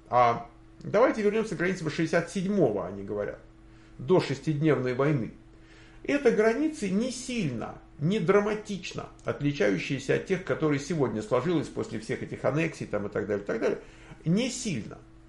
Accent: Ukraine; И еще я, правда, с Украины

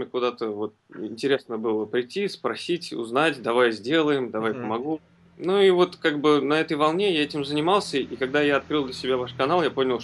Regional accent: Moscow, Russia; Я родился и вырос в Москве, и закончил я Московский государственный университет, факультет биологический.

